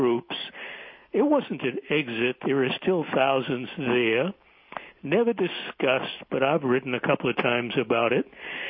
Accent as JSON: {"language": "English", "town": "Chicago", "region": "Illinois", "country": "United States", "tie": "born or raised there", "said": "a report from the Tribune Company, that includes my hometown Chicago Tribune"}